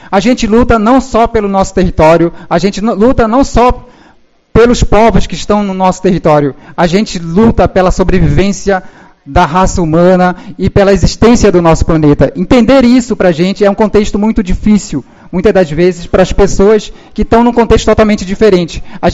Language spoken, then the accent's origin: Portuguese; Amazonas, Brazil; eu sou do Amazonas, do povo Arapaço.